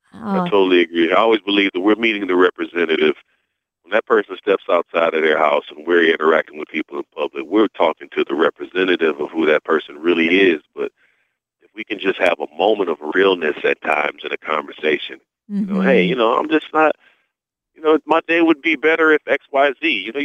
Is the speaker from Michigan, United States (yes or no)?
yes; Romulus, Michigan, United States; I grew up just outside of Detroit, a little town called Romulus.